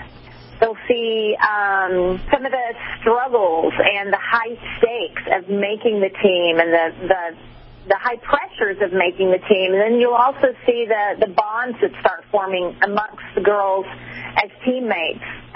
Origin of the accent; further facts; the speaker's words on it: Utah, United States; My dad is originally from Lubbock, so I grew up in Utah.